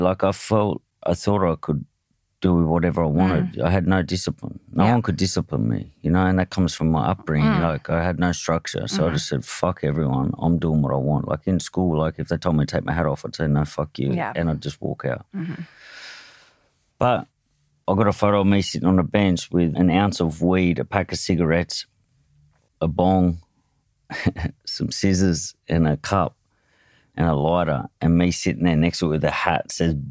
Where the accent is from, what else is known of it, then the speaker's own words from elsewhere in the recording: Hobart, Tasmania, Australia; Yeah, I grew up in, I was born in Hobart, a place called Clarendonville, and I was there with my mum and dad